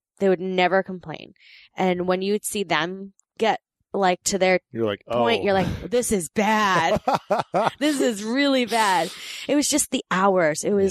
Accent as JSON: {"language": "English", "region": "New York", "country": "United States", "tie": "born or raised there", "said": "I grew up in New York with my friend Samantha, and she was adopted as well."}